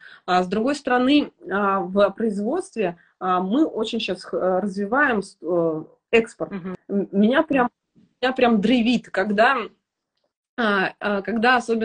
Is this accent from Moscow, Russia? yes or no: no; Volgograd, Volgograd Oblast, Russia; мы из Волгограда, притом мы не просто из Волгограда, мы из Красноармейска, это такой маленький район, в смысле не маленький, а удаленный район от центра, вот, и мы красноармейцы